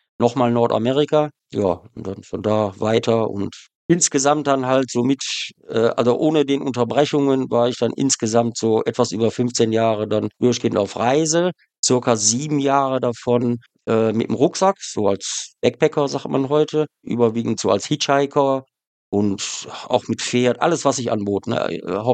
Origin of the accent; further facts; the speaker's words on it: Essen, North Rhine-Westphalia, Germany; also born or lived in Wuppertal; now in Eckernförde, Germany; Ich bin ursprünglich ein Ruhrpottkind, geboren in Wuppertal, aufgewachsen in Essen und habe da eigentlich so meine ganze Jugendkindheit verbracht, bis ich dann halt mit dem Reisen angefangen habe, habe dort die Ausbildung auch gemacht